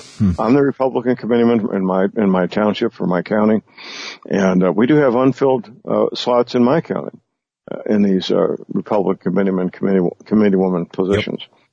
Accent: Missouri, United States; I was disappointed and surprised that my home state, Missouri, has gone that route, allowing mail-in ballots.

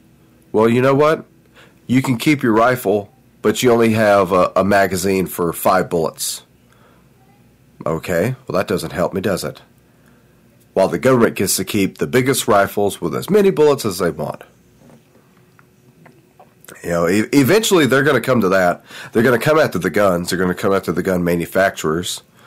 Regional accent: United States; because I'm an American and it's cool and I like it and I have the right to.

